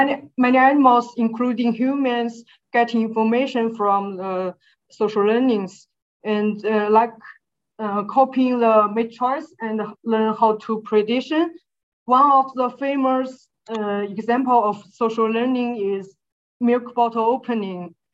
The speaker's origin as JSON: {"language": "English", "country": "China", "second_language": "English", "said": "I'm from China."}